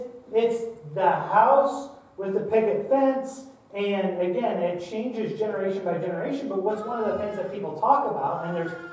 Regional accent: United States; There we go. quick word to us Americans here.

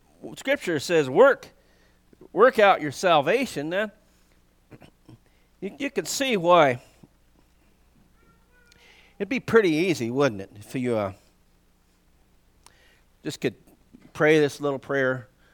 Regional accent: Montana, United States; There's a bunch of mines in the country where I grew up in the Tobacco Root Mountains in southwest Montana.

